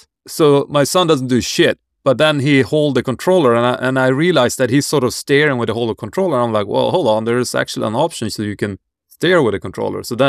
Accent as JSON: {"language": "English", "country": "Sweden", "tie": "born or raised there", "second_language": "English", "said": "growing up in Sweden, you always have subtitles on."}